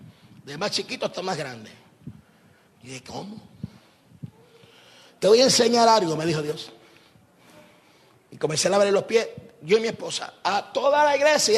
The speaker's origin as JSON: {"language": "Spanish", "country": "Puerto Rico", "said": "No sé, por lo menos en mi país, en Puerto Rico, decimos una bolita."}